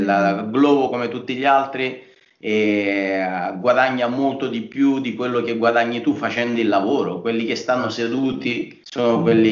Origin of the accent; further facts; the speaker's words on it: Sicily, Italy; moved away as an adult; also born or lived in Lombardy; poi me ne sono andato dalla Sicilia, mi sono trasferito a 20 anni in Lombardia.